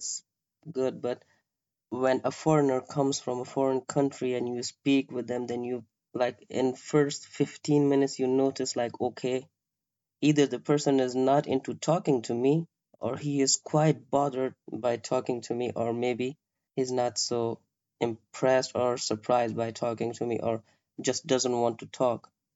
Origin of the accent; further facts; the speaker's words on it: Kabul, Afghanistan; now in Germany; Well, I'm from Kabul. I was born in Kabul. I grew up in Kabul and I lived there. And I left Afghanistan in 2016.